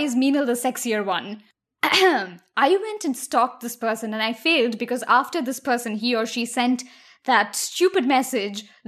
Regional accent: Delhi, India; Ankita is such a common name in India. I knew so many Ankitas growing up in Delhi

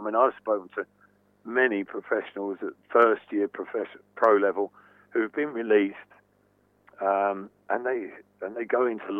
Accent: Epsom, South East England, United Kingdom; When I was brought up in Epsom

